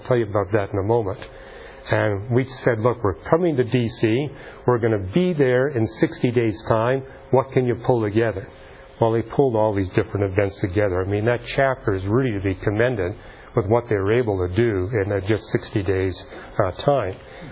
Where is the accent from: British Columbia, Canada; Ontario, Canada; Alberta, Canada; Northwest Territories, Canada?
British Columbia, Canada; And I talked about how I was raised in British Columbia.